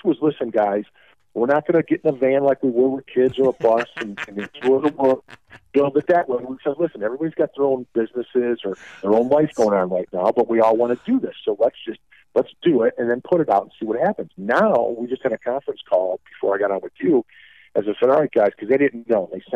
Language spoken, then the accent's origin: English; Chicago, Illinois, United States; Well, I grew up with … in Chicago.